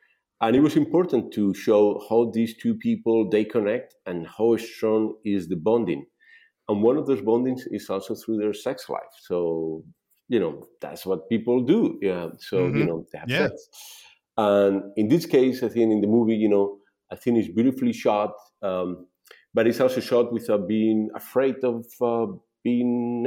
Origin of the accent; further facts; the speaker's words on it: Spain; I'm from Europe. I'm from Spain.